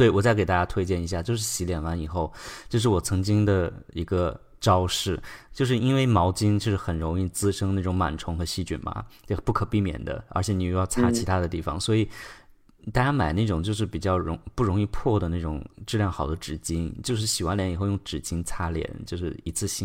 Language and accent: Chinese; northern China, China; 你看，我们都是北方人